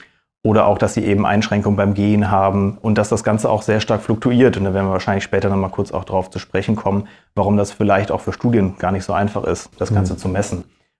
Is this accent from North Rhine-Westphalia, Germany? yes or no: yes; North Rhine-Westphalia, Germany; now in Düsseldorf, Germany; Ich komme ursprünglich aus dem Sauerland, auch wenn man mir das vielleicht nicht unbedingt anmerkt, aber habe dann in Münster studiert und habe dann letztendlich den Sprung nach Düsseldorf geschafft und bin da jetzt so seit 5 Jahren ungefähr tätig in der Klinik.